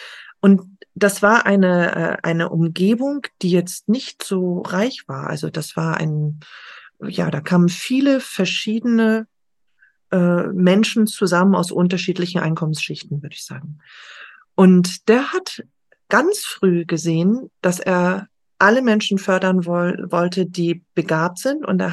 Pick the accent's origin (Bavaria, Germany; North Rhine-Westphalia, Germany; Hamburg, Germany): Hamburg, Germany; also born or lived in Dresden, Germany; Ich bin ja Hamburgerin, das habe ich noch gar nicht erzählt. Ja. Ich bin zum Studium nach Dresden gegangen